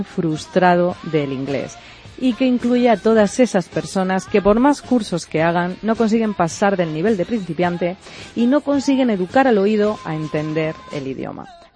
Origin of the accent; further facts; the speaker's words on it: Region of Murcia, Spain; murciano, como me encanta ya tener gente de mi tierra aquí